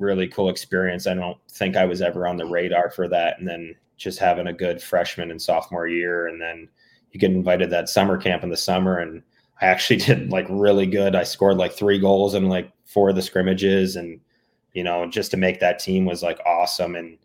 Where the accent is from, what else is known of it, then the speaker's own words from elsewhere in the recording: Florida, United States; like, as a hockey player growing up in Florida.